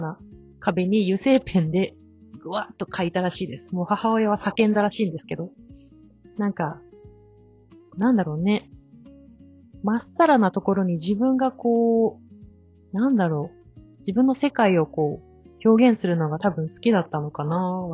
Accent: Fukuoka, Japan; 私は福岡県出身で、小中高大学と社会人3年目ぐらいまではもうずっと福岡で、過ごしてきました。

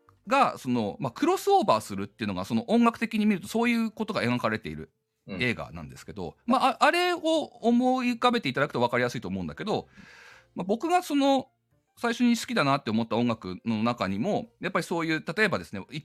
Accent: Fukushima, Japan; 僕田舎の出身なんですね。福島、東北の出身なんですけど。

